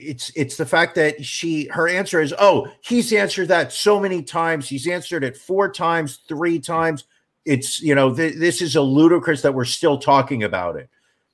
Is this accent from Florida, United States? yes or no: no; New York, United States; I am a New Yorker.